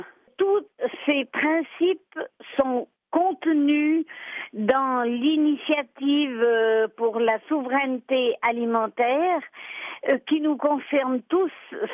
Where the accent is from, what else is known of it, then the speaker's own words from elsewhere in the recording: Switzerland; Alors nous, en tant que Suisse, avec la démocratie directe, on avait la possibilité, toute petite Suisse qu'on est, de faire changer le monde